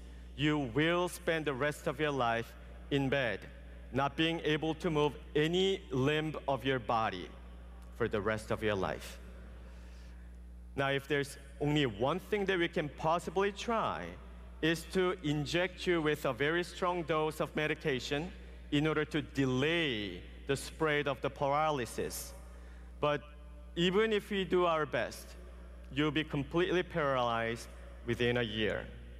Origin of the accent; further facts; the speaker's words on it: South Korea; now in United States; So I went to Korea, my home country.